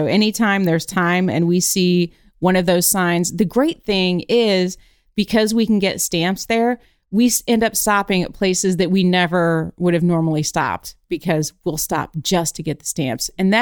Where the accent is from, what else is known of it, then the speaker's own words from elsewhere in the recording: Indiana, United States; so we're from Indiana, and you'll see a lot of deer crossing signs in Indiana